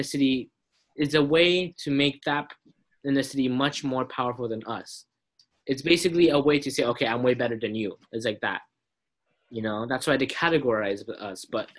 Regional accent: New York, United States; And I was born in New York.

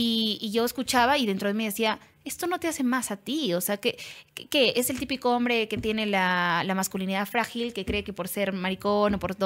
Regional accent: Puno, Peru; now in Arequipa, Peru; No, yo soy de Puno, yo soy nacida en Puno.

